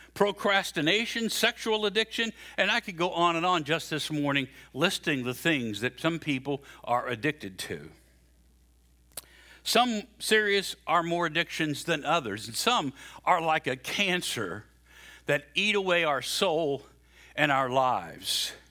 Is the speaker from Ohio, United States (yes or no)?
no; West Virginia, United States; also born or lived in Southern Illinois; now in Florida, United States; I came from Southern Illinois, originally from West Virginia, and we had, you know, I was a Steeler fan back in West Virginia